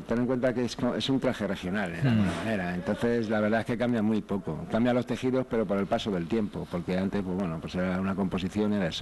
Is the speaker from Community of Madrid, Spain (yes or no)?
yes; Madrid, Community of Madrid, Spain; born there; Porque yo nací en Carabanchel